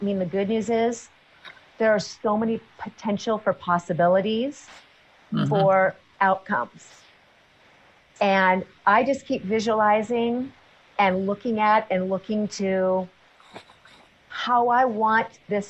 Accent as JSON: {"language": "English", "town": "Portland", "region": "Oregon", "country": "United States", "tie": "born or raised there", "said": "I was in Portland over the holidays, and it was, I mean, that was my hometown."}